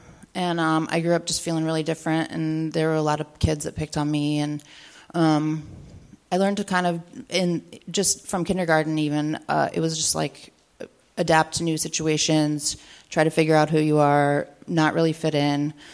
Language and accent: English; Oregon, United States; born there; I was born in Eastern Oregon on a... sorry if you've heard this before, it's... Yeah, anyways. On a natural foods commune down by the river in a bus.